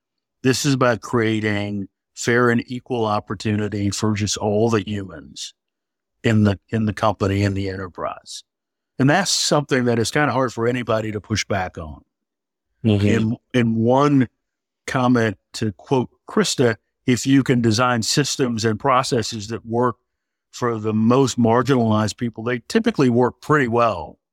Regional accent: St. Louis, Missouri, United States; in my hometown of St. Louis, Missouri

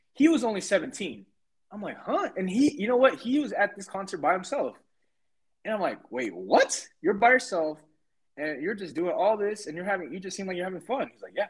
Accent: Philippines; first language Visayan; English is a second language; English. My native language, Visayan, which is it's Central Filipino.

